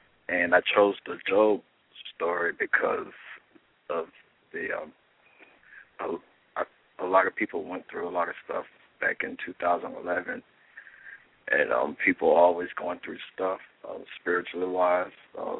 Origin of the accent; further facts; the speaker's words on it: Melbourne, Florida, United States; I'm from Melbourne, Florida, and I graduated in 1997 in high school, and I started the local film program that was there in Melbourne, Florida, at Florida Metropolitan University.